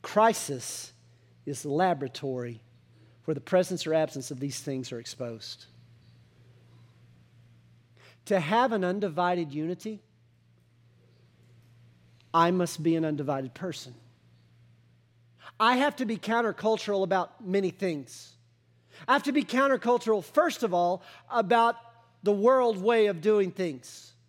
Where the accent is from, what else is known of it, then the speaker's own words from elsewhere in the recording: Texas, United States; And I have to realize that even as a Texan, even as a very proud Texan, a lot of my culture in that regard isn't biblical.